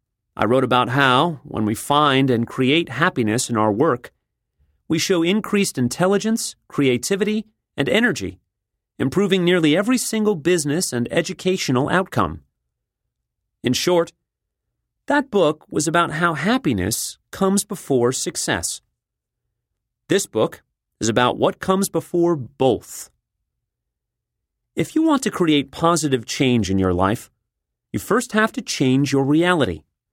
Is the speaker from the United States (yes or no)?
yes; Texas, United States; and I'm from Texas, so that's saying something